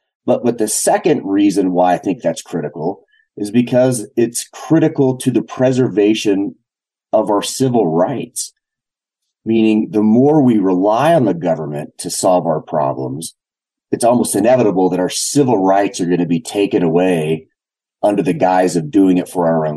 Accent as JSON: {"language": "English", "region": "Idaho", "country": "United States", "tie": "born or raised there", "said": "And I grew up in Idaho and was very interested in civil rights and protecting those rights."}